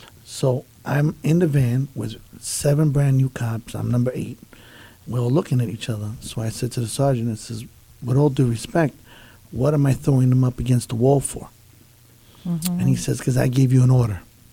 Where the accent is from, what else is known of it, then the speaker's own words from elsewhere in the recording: New York City, New York, United States; Well, I grew up in the South Bronx, back in the Grand Concourse on 167th, and went to Cardinal Hayes High School and so forth. And being a young white Latino, you get into a lot of fights.